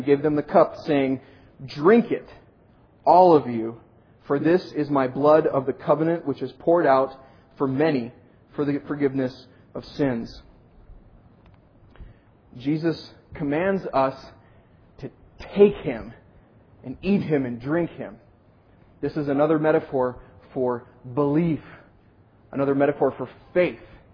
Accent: Minnesota, United States; accent: Minnesotan; I'm a Minnesotan, so y'all is still new to my vocabulary. Although I love the second person plural. I wish I had that in my native Minnesotan.

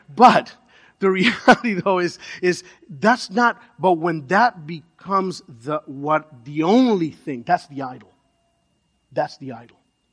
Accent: Miami, Florida, United States; Even though I'm from Little Havana, Hialeah is my pick city.

